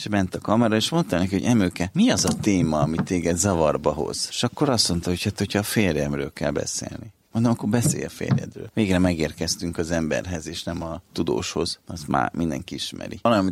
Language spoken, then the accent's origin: Hungarian; Budapest, Hungary; born there; also born or lived in Szeged; tehát én Budapesten születtem, de Szegedre költözött a család az édesapám munkája miatt, és én ott végeztem az egyetemet.